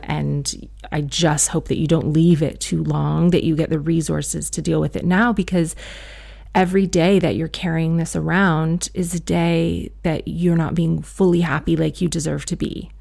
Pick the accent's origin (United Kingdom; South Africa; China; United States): South Africa; I am South African. I'm a Muslim woman